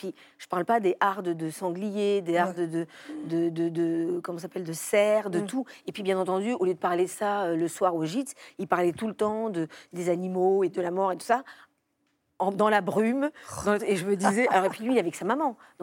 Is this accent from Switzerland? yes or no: no; Andes, Peru; Moi, j'ai grandi au Pérou. Et c'était ça mon urgence aussi. C'est-à-dire que moi, j'ai grandi. Ma famille vient des Andes. J'ai vécu dans les Andes, dans la jungle.